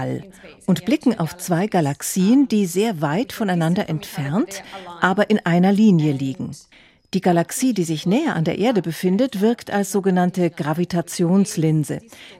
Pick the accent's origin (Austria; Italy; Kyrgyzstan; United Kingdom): Italy; Aosta Valley; now in Munich, Germany; Ich komme aus den Bergen, aus dem Aostatal. Und mir ist es wichtig, weiterhin nah bei den Bergen zu sein.